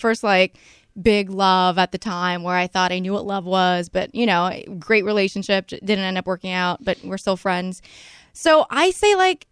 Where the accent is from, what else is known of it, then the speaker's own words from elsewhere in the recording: Canada; Canadian. Hello.